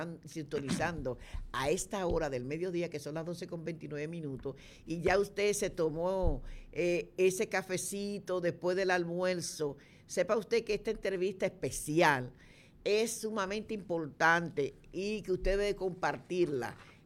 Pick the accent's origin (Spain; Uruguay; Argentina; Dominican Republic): Dominican Republic; Yo soy dominicana.